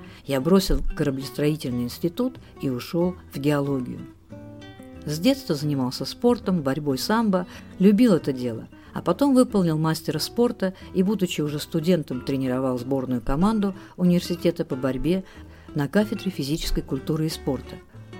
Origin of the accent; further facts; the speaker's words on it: Saint Petersburg, Russia; also born or lived in Sakhalin / Kuril Islands; Родился на Сахалине, немного пожил на Курилах, и в возрасте 2 лет меня увезли в Ленинград.